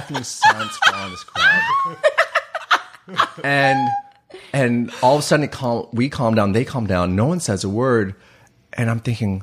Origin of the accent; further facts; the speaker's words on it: Dallas, Texas, United States; like when I grew up in Dallas and predominantly white society, and I feel like I was always inferior.